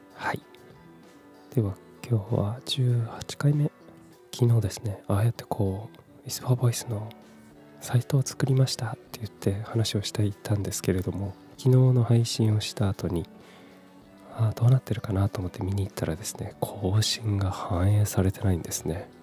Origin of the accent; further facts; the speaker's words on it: Kumamoto, Japan; moved away as an adult; also born or lived in Fukuoka / Tokyo; 18歳から福岡、30歳から東京で暮らし、35歳で会社を辞め、地元の熊本でフリーランスのウェブライターとして生きていくことにした